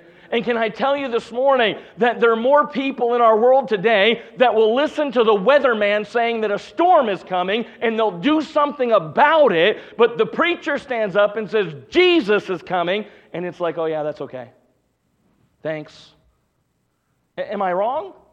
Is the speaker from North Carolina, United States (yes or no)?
yes; North Carolina, United States; I grew up in North Carolina. It doesn't snow a whole lot in North Carolina, amen?